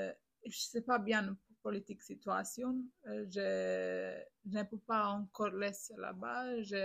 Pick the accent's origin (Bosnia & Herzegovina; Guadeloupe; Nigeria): Bosnia & Herzegovina; French is a second language; now in France; Je viens de Bosnie. C'est mon pays, il y a guerre. J'étais de Bosnie quand fait guerre.